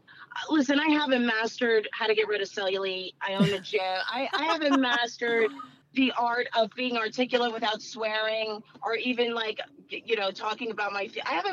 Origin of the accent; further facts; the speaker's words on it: Paterson, New Jersey, United States; Quick synopsis of my life. I grew up in Patterson.